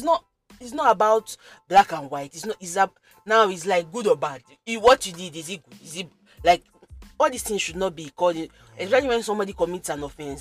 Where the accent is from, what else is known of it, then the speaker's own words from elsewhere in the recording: Nigeria; Yeah, I'm a Nigerian, so I can't.